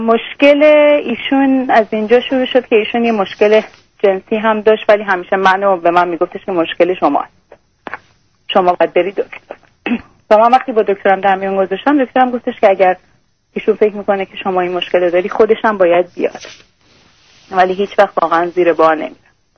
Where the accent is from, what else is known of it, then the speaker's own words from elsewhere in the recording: Iran; moved away as an adult; ما از ایران اومدیم